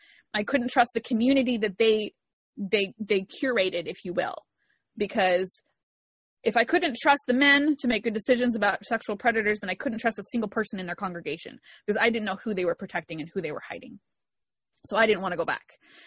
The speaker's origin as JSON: {"language": "English", "region": "Arizona", "country": "United States", "tie": "born or raised there", "also_born_or_lived": "Washington", "said": "move everything I had from Washington State back to where I grew up in Arizona, and my parents didn't live there, I was just done. I had to go back where I knew was home for me."}